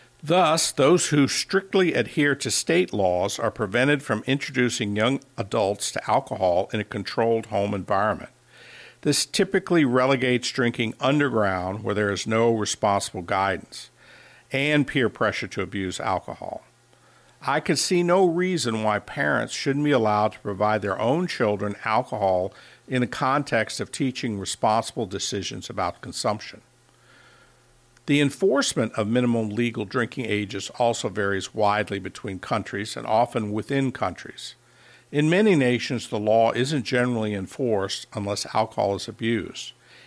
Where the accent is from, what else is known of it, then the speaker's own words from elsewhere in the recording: New Orleans, Louisiana, United States; As a young man growing up in New Orleans, the drinking age for me was 18.